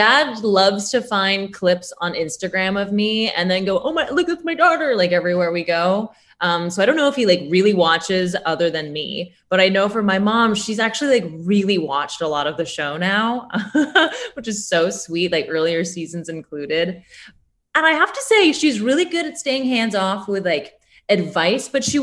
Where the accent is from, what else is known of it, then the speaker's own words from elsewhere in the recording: New York, United States; But I am from New York. So New York, I think, has kind of like, no pun intended, warmed me up to this experience.